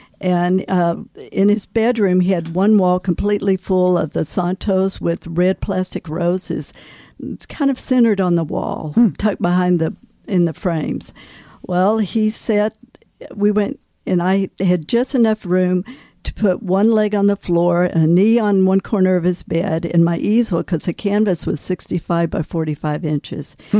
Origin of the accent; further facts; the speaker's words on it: Lubbock, Texas, United States; now in Tucson, United States; No, I grew up in Lubbock, Texas. I got my bachelor's degree there, my bachelor's of fine arts.